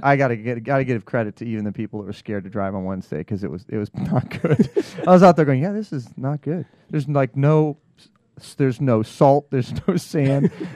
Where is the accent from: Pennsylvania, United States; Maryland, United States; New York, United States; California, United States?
Maryland, United States; I'm a northern guy. I grew up in Maryland. Not a lot of snow up there, but lots of ice and nastiness.